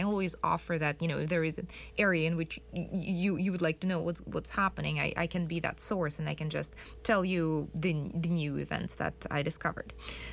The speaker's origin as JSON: {"language": "English", "region": "Saint Petersburg", "country": "Russia", "tie": "born or raised there", "said": "And I am from St. Petersburg, so it's for me difficult to imagine life without rivers"}